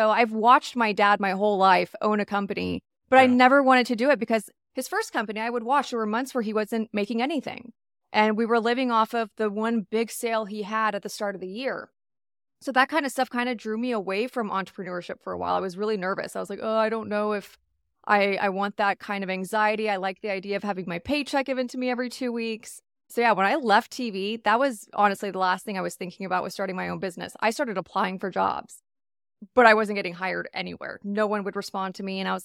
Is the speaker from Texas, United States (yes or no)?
yes; Texas, United States; I was born and raised here in Dallas-Fort Worth. So I was like, great, I get to go back home.